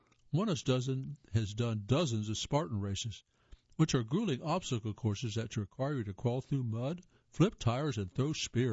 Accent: Illinois, United States; The race in my hometown of Illinois, and I've been doing it almost every year since I was Betsy's age.

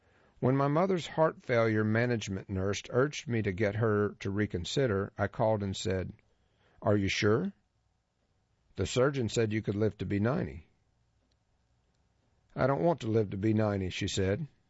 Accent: California, United States; In California, my home state

